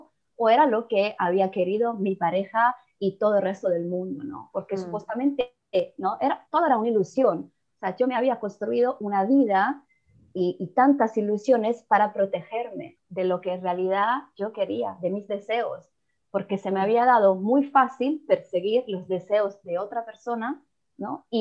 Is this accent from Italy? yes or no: yes; Rome, Lazio, Italy; Spanish is a second language; decidí de volver a mis raíces, de dejar México y de dejar a mi pareja. Entonces volví a mi casa, que es aquí donde estoy, en las afueras de Roma. Y desde que puse mis pies en mi país, en mi casa